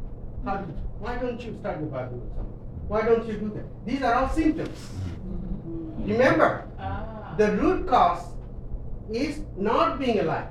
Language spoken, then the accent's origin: English; Bangladesh; now in United States; we have been living here about 6 years in the United States. I came from Bangladesh